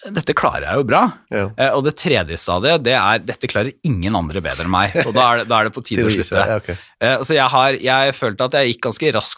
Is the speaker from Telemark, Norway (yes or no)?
yes; Porsgrunn, Telemark, Norway; moved away as an adult; now in Oslo, Norway; jeg husker da jeg flyttet til Oslo fra Porsgrunn for å begynne å studere